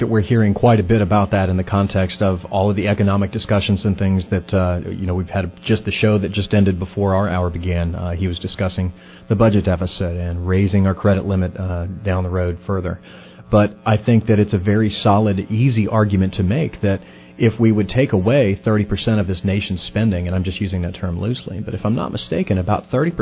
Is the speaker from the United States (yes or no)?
yes; North Carolina, United States; my hometown here, which is just south of one of the largest military bases of the United States Marine Corps on the planet. Camp Lejeune, just up the road in Jacksonville.